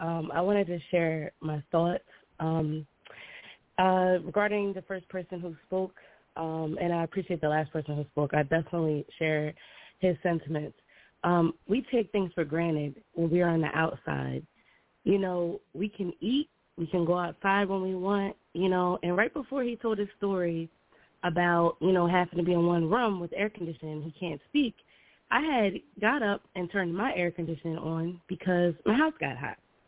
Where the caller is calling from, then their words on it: New Jersey, United States; I'm calling from Jersey.